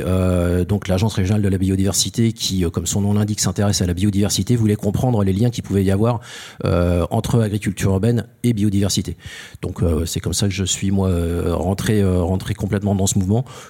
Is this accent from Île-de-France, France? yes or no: yes; Paris, Île-de-France, France; born there; Je suis né à Paris et puis j'ai pas fait autre chose que du métro et autres.